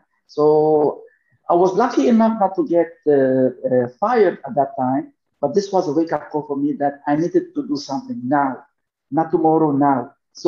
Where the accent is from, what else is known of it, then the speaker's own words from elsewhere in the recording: Lebanon; Then I moved to start investing in Spain, in the UK, in Lebanon, my home country.